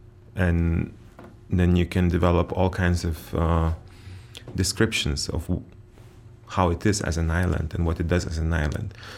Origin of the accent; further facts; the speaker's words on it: Vilnius, Vilnius County, Lithuania; I grew up in Vilnius, which was, and it's still an interesting town, where I don't live anymore